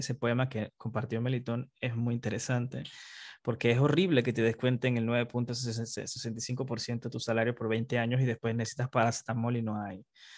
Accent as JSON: {"language": "Spanish", "country": "Panama", "said": "Como panameño que soy, me he dado cuenta que nuestra poesía está llena de cultura, de diferentes sitios"}